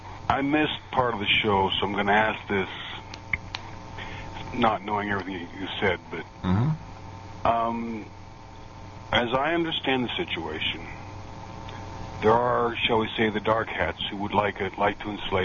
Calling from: Wyoming, United States; from Wyoming.

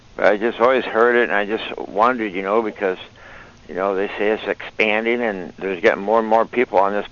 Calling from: Michigan, United States; Hey, Kevin … from Michigan.

